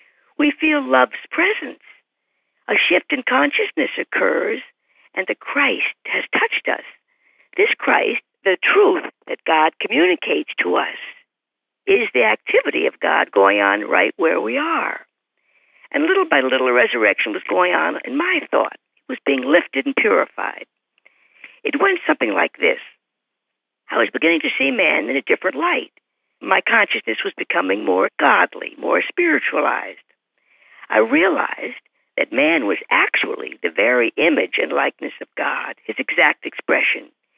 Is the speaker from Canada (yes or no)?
no; Long Island, New York, United States; You see, I grew up in Long Island, New York, with my family, my parents, brother and sister, grandparents, etc., and attended public schools